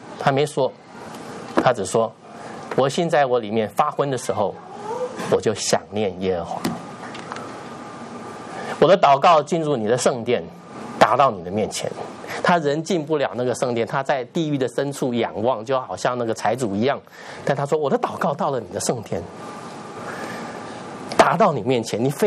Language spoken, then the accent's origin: Chinese; Taipei, Taiwan; 我不是南部的人，我是北部的天龙国的，